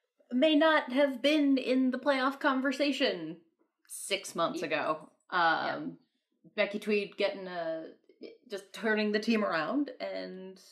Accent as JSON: {"language": "English", "region": "New York", "country": "United States", "tie": "born or raised there", "said": "As a native New Yorker, all I can say about"}